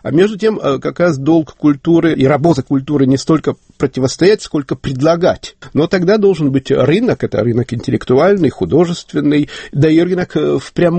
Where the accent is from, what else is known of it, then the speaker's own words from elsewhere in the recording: Chernivtsi, Chernivtsi Oblast, Ukraine; Я вырос в Черновцах, я преподавал в сельской школе, гуцульским детям.